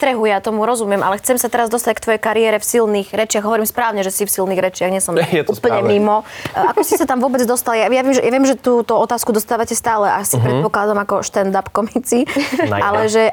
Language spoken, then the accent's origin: Slovak; Prešov, Prešov Region, Slovakia; Z Prešova.